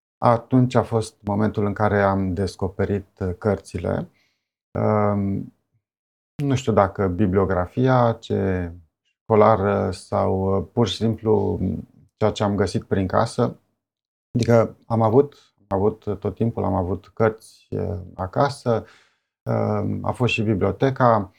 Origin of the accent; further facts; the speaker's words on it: Brașov, Brașov County, Romania; Crescând în Brașov, la asfalt